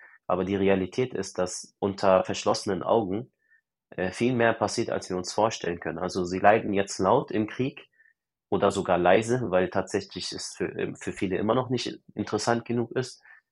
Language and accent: German; Germany; Ich komme aus Deutschland, verdammt, ihr wisst, dass wir in Deutschland mehr verdienen.